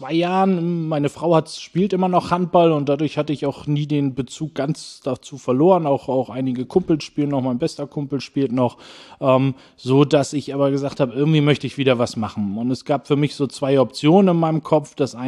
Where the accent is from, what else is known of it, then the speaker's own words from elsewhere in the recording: Schwarzenbek, Schleswig-Holstein, Germany; Ja, letztendlich aufgewachsen bin ich immer in Schwarzenbek. Ich bin, glaube ich, 8-mal in meinem Leben umgezogen, aber ich habe es nie rausgeschafft aus den Ortsgrenzen, sondern immer nur innerhalb von Schwarzenbek. Das heißt, ich bin hier zur Schule gegangen, zur Realschule